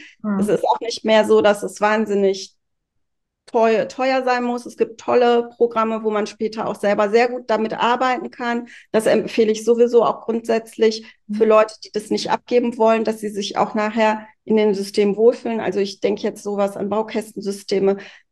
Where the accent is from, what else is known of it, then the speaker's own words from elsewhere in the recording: Poland; born there; aber ich bin eben in Polen geboren